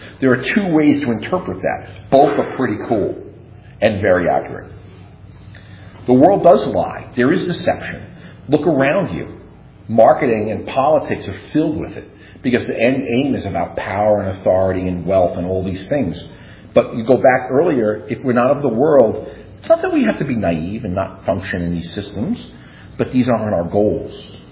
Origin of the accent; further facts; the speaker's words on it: New York City, New York, United States; I grew up in New York City. So for those of you who are as old as me, I'm 55.